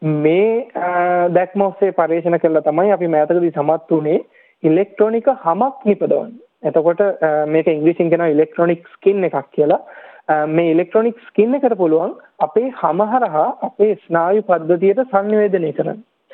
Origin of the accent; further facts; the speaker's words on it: Agalawatta, Western Province, Sri Lanka; born there; ඔව්, මම ඉපදුනේ ලංකාවේ කිතුකොඩ අගලවත්ත කියන කුඩා ගම්මානේ.